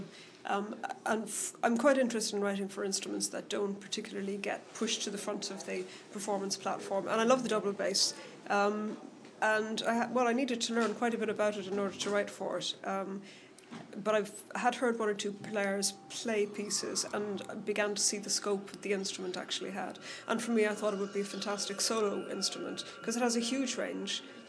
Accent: Cork, County Cork, Ireland; I am an Irish composer. I'm from Cork.

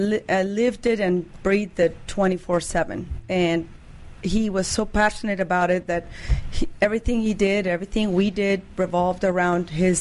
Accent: Spain; English is a second language; moved away as an adult; also born or lived in Santiago, Chile; now in United States; I was born in Chile, Santiago, and raised in Spain.

